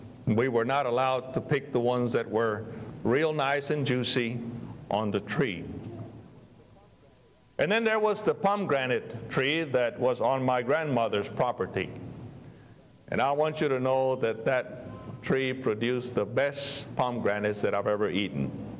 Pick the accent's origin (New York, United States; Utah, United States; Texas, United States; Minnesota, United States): Texas, United States; Sinton; When I was growing up in South Texas, just outside of Corpus, in a little town by the name of Senton, mesquite trees are plentiful.